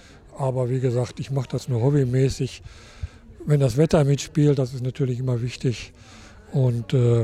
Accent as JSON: {"language": "German", "town": "Kamen", "region": "North Rhine-Westphalia", "country": "Germany", "said": "Ich komme aus Kamen. 3/4 Stunde über die Autobahn."}